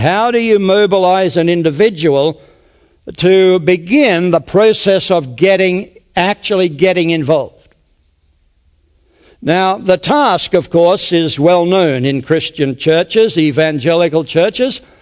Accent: Australia; But nevertheless, we are from Australia. We tell folks we're half and we're half.

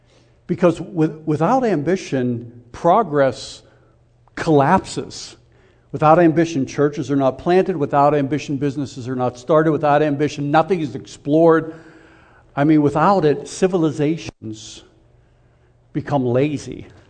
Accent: Pittsburgh, Pennsylvania, United States; moved away as an adult; also born or lived in Philadelphia, Pennsylvania; now in Tallahassee, United States; So I grew up in Pittsburgh, and Jason grew up in Pittsburgh too, right? So we share the black and gold thing. Lived there for about 20 years, and then lived in Philadelphia for about 30 years, and then moved down to Tallahassee about 3 years ago

